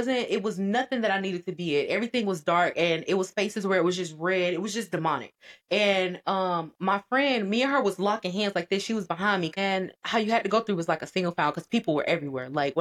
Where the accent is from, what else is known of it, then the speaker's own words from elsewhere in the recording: Georgia, United States; y'all, I'm from Georgia, okay? I'm in this big old state.